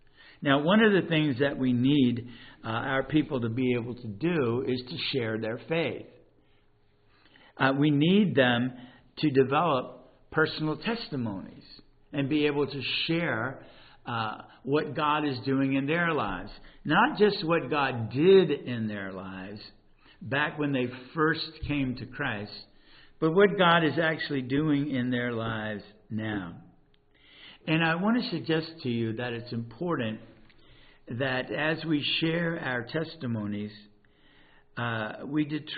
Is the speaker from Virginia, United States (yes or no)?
yes; Richmond, Virginia, United States; Now, as a kid growing up in Oregon Hill, I witnessed a lot of things that were troubling.